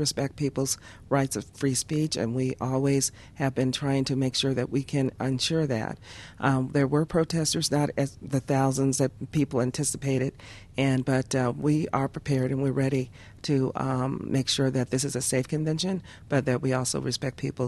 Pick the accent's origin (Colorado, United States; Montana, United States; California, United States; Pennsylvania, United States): Colorado, United States; Denver; Well, you know, being a Westerner, I was born and raised here in Denver.